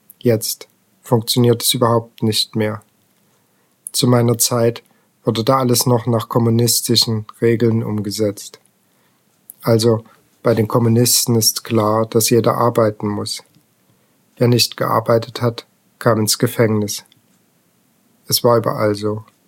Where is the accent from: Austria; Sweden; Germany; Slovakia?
Slovakia; Rimavská Sobota, Banská Bystrica Region; Ich bin in der Slowakei geboren, in Rimavská Sobota, in einem Roma-Viertel.